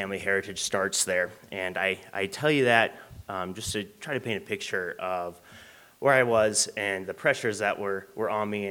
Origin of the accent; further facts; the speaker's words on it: Dillon, United States; I grew up over in Dillon there and was part of a very loving family, but I grew up LDS and I grew up in the Mormon Church.